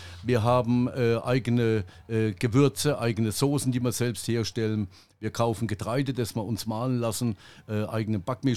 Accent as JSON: {"language": "German", "region": "Bavaria", "country": "Germany", "tie": "born there", "lives_now": "Pirmasens, Germany", "said": "Und, nee, ich bin also ein gebürtiger Oberfranke."}